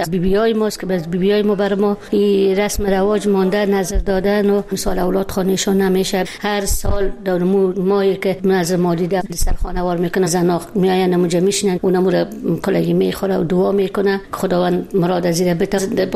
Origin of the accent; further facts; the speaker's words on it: Afghanistan; خدای من در افغانستان در ملک وطنم پس برم صاحب خانه و جای زندگی خود شوم